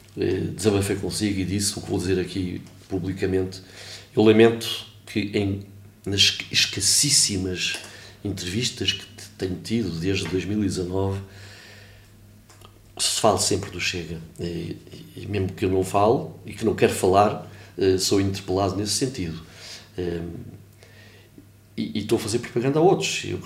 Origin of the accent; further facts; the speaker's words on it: Portugal; porque eu sou português